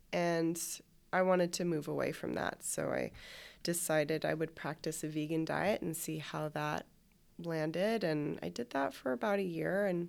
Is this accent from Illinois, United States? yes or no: no; New York, United States; now in Los Angeles, United States; I'm from New York originally. I moved to LA about 2 years ago